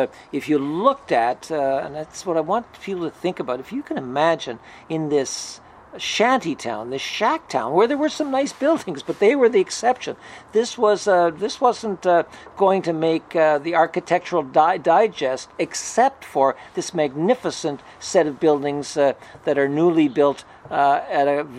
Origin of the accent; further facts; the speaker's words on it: Ontario, Canada; And if you're like I am from the Upper Ottawa Valley